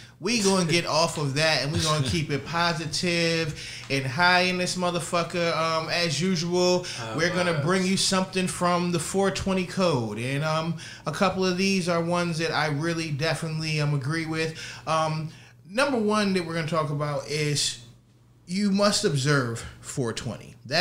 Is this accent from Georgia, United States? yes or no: no; Maryland, United States; now in California, United States; I mean, I'm from Maryland, so maybe Death Threat Decon 42 hasn't really set into my brain yet, right.